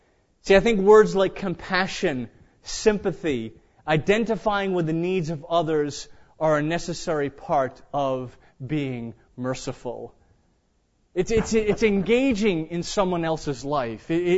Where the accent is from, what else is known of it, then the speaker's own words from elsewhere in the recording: United Kingdom; I'm British, so it's okay for me.